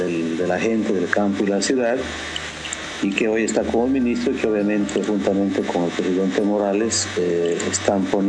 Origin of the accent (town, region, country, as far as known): Ecuador